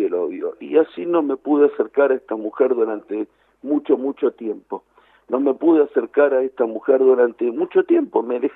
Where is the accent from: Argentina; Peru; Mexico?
Argentina; me enorgullece como argentino, me enorgullece como judío, pero por sobre todo como ser humano